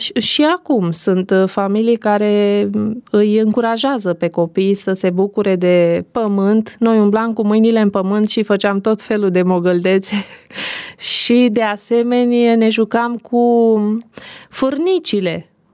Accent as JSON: {"language": "Romanian", "town": "Cocorăștii Colț", "region": "Prahova", "country": "Romania", "tie": "born or raised there", "said": "La Cocorăștii Colț. Cocorăștii Colț, acolo a îngăduit Dumnezeu să deschid și eu ochii pe lume."}